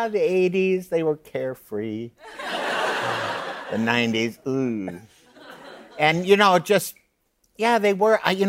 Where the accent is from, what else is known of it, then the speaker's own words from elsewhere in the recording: Minneapolis, Minnesota, United States; I lost my jacket in Minneapolis St. Paul Airport. That's my hometown.